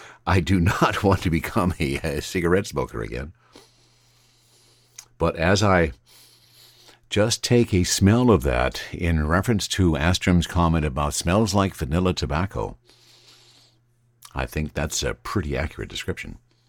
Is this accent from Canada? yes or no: yes; Canada; I'm from Canada.